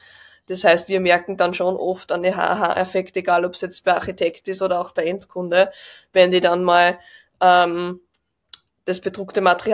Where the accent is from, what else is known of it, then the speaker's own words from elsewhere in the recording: Austria; accent: Austrian; ich komme aus Österreich, wie man vielleicht auch am Dialekt ein bisschen hört